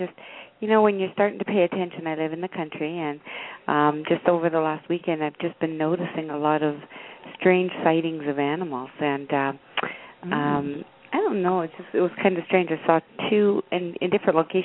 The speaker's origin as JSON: {"language": "English", "country": "Canada", "said": "I'm from Canada, and the population of hawks are phenomenal."}